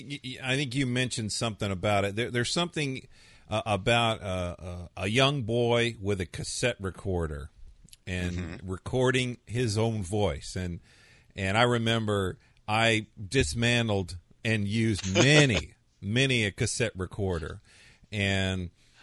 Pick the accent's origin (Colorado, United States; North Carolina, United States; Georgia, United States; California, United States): California, United States; San Bernardino; born there; I was born in San Bernardino, and I've tried to forget about that.